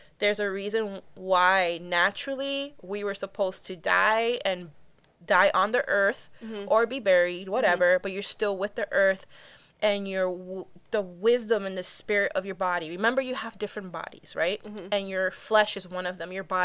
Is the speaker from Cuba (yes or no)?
yes; Cuba; So I have to go because I'm Taino from Cuba.